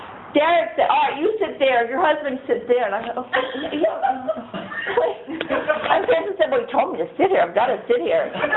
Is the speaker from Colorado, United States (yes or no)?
no; New York, United States; I'm from New York.